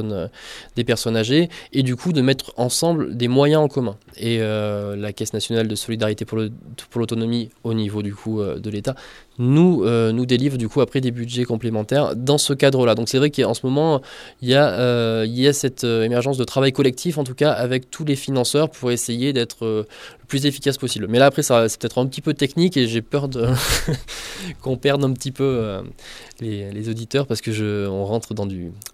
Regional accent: Auvergne-Rhône-Alpes, France; dans une maison de retraite chez moi en Ardèche

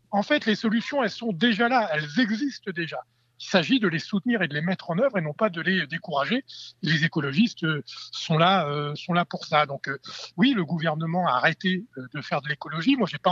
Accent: Rouen, Normandy, France; j'étais chez moi en Normandie, dans la banlieue de Rouen

